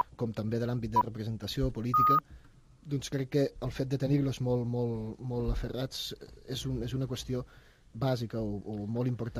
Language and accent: Catalan; Castellciutat, Catalonia, Spain; i de Castellciutat, que és el meu poble, pròpiament